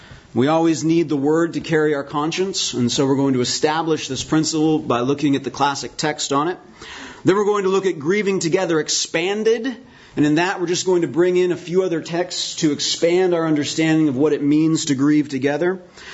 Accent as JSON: {"language": "English", "town": "Poulsbo", "region": "Washington", "country": "United States", "tie": "born or raised there", "said": "I have a good friend that was actually a man that was a missionary in the church that I grew up in Paulsbo, Washington"}